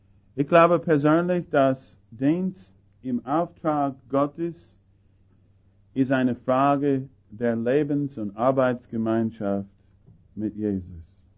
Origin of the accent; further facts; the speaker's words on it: Austria; Und besonders Leute aus die Bauernleute und so weiter bei uns in Österreich, wenn sie an einem vorbeigehen, der einen Doktortitel hat